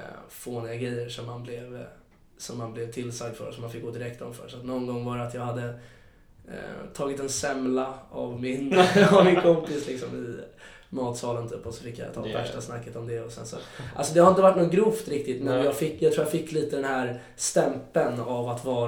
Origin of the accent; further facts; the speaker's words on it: Stockholm, Stockholm County, Sweden; Jag är uppvuxen på Söder. Jag bodde på Söder hela mitt liv.